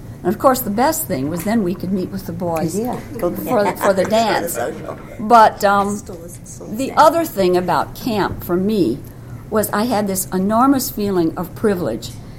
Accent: Walterboro, South Carolina, United States; And I come from Walterboro, South Carolina, and I really didn't know Jewish. I was the only Jewish girl.

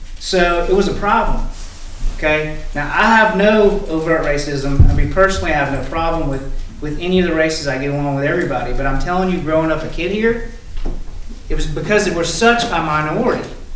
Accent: Anderson, United States; I grew up here in Anderson. I went to the public schools in Anderson, but in a different generation than they did.

